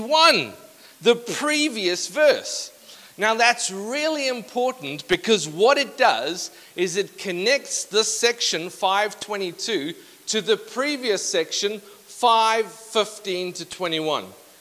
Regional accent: South Africa; I come from a context religiously when I grew up In South Africa, we come from a context that's not mutual in its understanding of marriage.

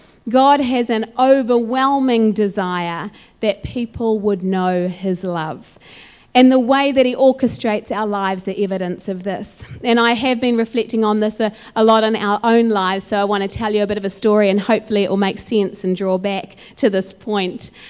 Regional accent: Auckland, New Zealand; I grew up in Auckland, and so we would come out to Waiuku and come out to the farm

